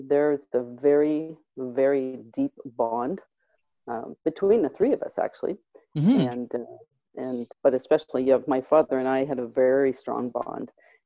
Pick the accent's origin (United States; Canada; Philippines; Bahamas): Canada; Halifax, Nova Scotia; And so I decided to move back to my hometown, Halifax, and I am studying traditional Chinese medicine acupuncture.